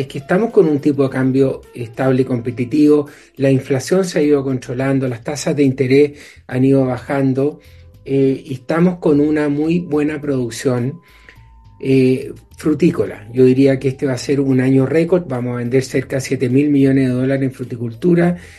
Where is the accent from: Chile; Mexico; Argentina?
Chile; Somos todos chilenos, Chile primero siempre